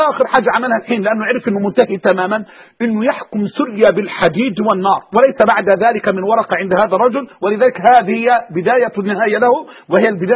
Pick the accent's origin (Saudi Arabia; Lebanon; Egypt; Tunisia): Egypt